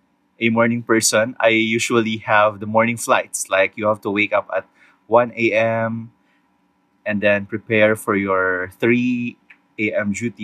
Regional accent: Philippines; I'm 30 years old and I'm currently based here in Manila. I'm from the Philippines

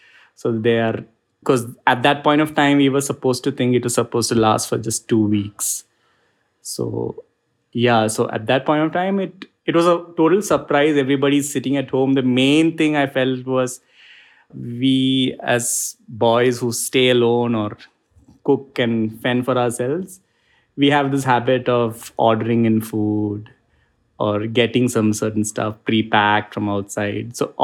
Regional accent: Kerala, India; now in Bangalore, India; And I'm originally from Kerala in India, but yeah, I currently reside in Koramangala in Bangalore.

